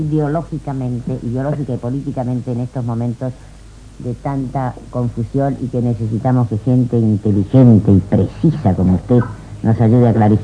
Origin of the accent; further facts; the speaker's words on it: Argentina; Pero como ciudadano argentino.